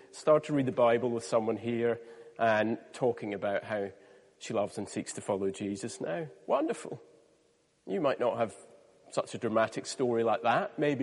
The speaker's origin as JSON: {"language": "English", "region": "Scotland", "country": "United Kingdom", "said": "I'm Scottish myself originally."}